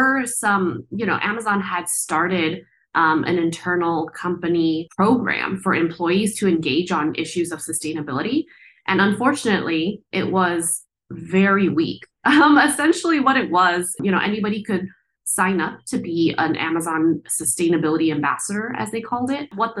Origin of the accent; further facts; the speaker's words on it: California, United States; you know, the my hometown where I grew up and where my parents live still in Southern California is a big logistics hub